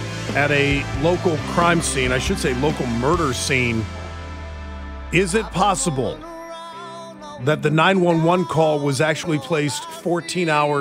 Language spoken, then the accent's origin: English; Leavenworth, Kansas, United States; I understand, Ron, that you're calling from Leavenworth. I'm from Leavenworth.